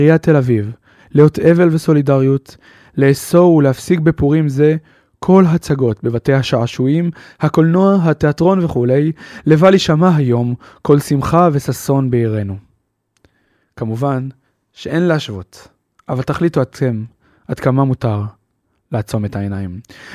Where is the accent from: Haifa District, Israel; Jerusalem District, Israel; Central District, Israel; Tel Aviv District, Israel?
Jerusalem District, Israel; Jerusalem; והפעם אנחנו נשארים בירושלים בשכונת קריית יובל, השכונה שבה נולדתי ובה גדלתי.